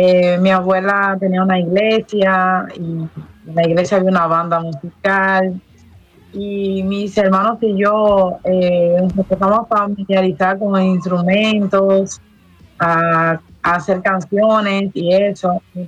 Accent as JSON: {"language": "Spanish", "country": "Dominican Republic", "said": "en mi país, en República Dominicana, yo cantaba en festivales"}